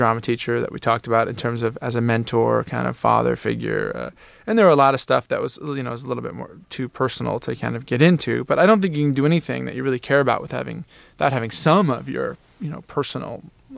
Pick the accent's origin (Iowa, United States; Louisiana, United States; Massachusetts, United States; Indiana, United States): Massachusetts, United States; Cambridge; We grew up in Central Square in Cambridge, which was the sort of, at the time, it was the across-the-track side of Cambridge.